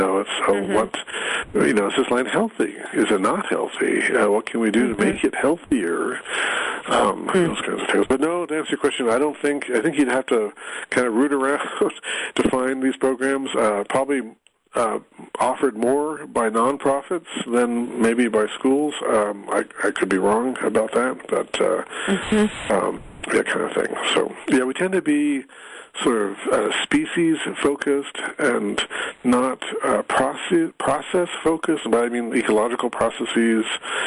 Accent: Phoenix, Arizona, United States; Quickly, I'm a city boy. I grew up in Phoenix, Arizona

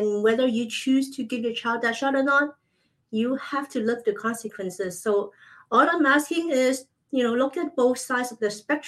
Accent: Hong Kong; I grew up in Hong Kong

